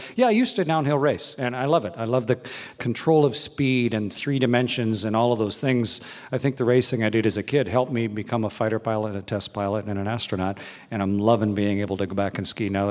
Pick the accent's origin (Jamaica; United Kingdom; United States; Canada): Canada; I'm Canadian.